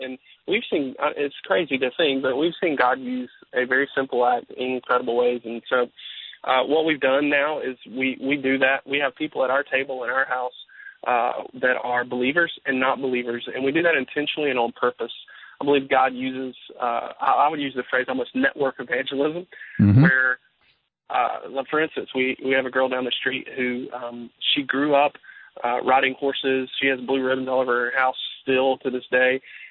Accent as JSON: {"language": "English", "region": "the South", "country": "United States", "said": "I'm from the South, so on that table is barbecue."}